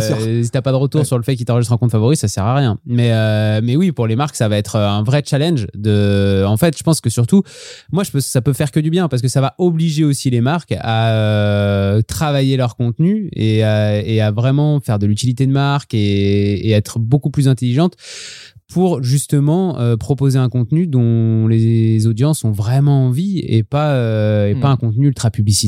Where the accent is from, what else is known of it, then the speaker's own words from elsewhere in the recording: Lyon, Auvergne-Rhône-Alpes, France; Alors oui, on est un petit peu chauvin, vous le savez, on est lyonnais ici